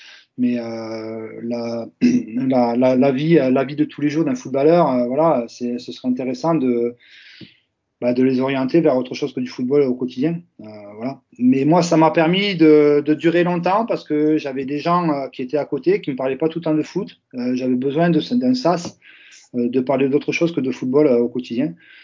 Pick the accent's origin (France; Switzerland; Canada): France; Toulouse, Occitanie; now in Brittany, France; moi, en tant que Toulousain, c'est quelque chose que j'ai découvert en arrivant ici.